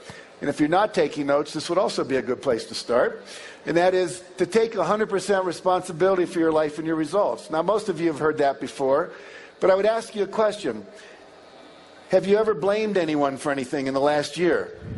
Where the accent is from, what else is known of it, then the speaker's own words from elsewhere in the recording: West Virginia, United States; And when I grew up in West Virginia, we were the 48th worst state in terms of education in the country